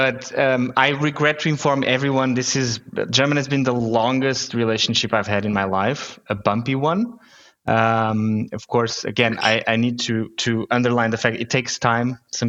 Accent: Almada, Setúbal, Portugal; English is a second language; also born or lived in Lisbon; So I was born in Lisbon and grew up across the river from Lisbon in a city called Almada.

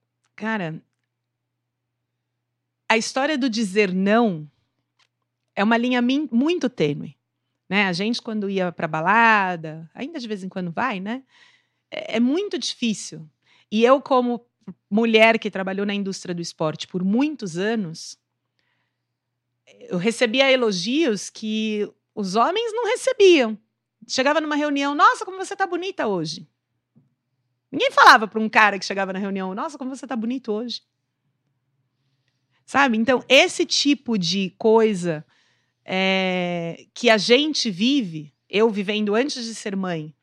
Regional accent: Brazil; Então, como brasileira, muita decepção. Como mãe, medo.

